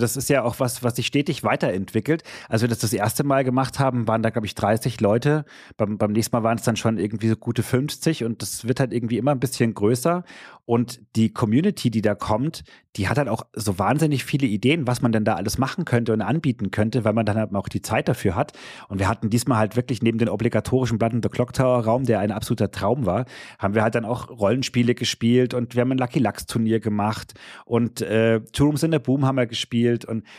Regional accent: Aachen, North Rhine-Westphalia, Germany; Ich komme ja aus Aachen.

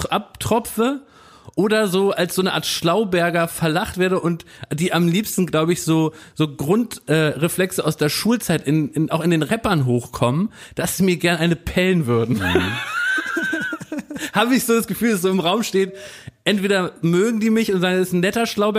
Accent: Berlin, Germany; weil ich bin aus Berlin-Wilmersdorf

